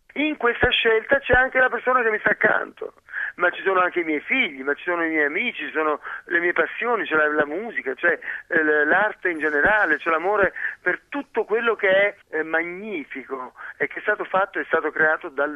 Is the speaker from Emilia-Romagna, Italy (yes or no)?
no; Basilicata, Italy; io sono lucano. Io sono lucano come identità. Io mi sento innanzitutto italiano, ma subito dopo io mi sento europeo.